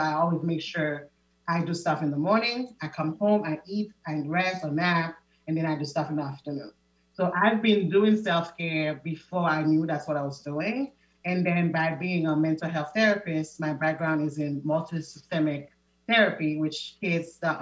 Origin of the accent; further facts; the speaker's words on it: Haiti; So I am originally from Haiti. I was born and raised. So the island life is more relaxed.